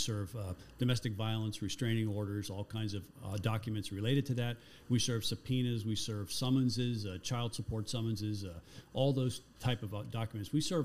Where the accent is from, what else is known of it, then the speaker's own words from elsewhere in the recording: Florida, United States; I'm born and raised in Broward County too. I'm a local product.